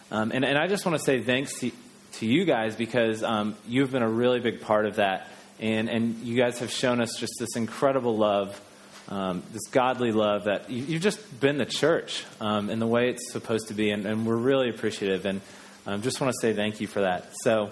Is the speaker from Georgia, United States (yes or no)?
yes; Atlanta, Georgia, United States; accent: American; moved away as an adult; now in New Zealand; We are from America, and most people can figure that out pretty quick because of our accent, but hopefully this morning I won't say anything offensive or just completely wrong with an American accent. But we lived in Atlanta, Georgia for about we lived there our whole lives